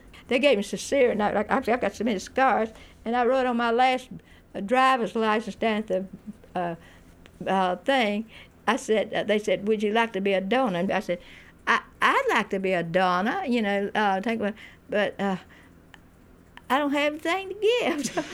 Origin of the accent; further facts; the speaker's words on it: the South, United States; now in California, United States; I said, yeah, I'm a Southerner.